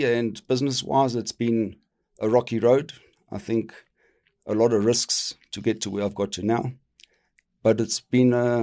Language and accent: English; Johannesburg, Gauteng, South Africa; born there; So I was born in Kensington